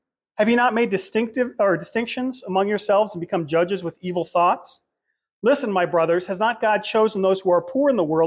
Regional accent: Los Angeles, California, United States; When I grew up in Los Angeles, this was a big problem, is we'd have a lot of Roman Catholics

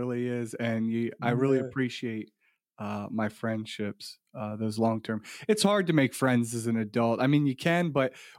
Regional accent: United States; born there; even though I was born in America, so I feel very lucky. And although I was born into kind of a shitty situation, but at least I was born into a shitty situation in the United States.

